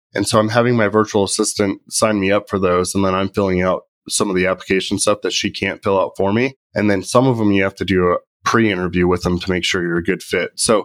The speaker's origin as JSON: {"language": "English", "town": "Prescott", "region": "Arizona", "country": "United States", "said": "I'm from Prescott, Arizona."}